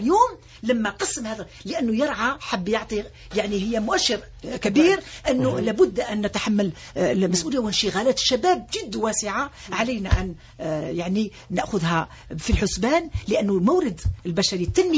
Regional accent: Algeria; التي يعني نعم بها احنا كجزائريين من خلال قيمنا وكذا

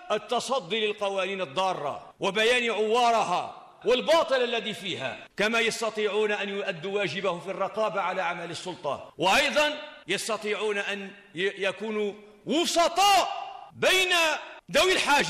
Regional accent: Algeria; أوليس من واجبنا كجزائريين، فإذا تيسر لنا أن نمارس واجبنا في محاولة إنقاذ ما يمكن إنقاذه من أوضاع البلد

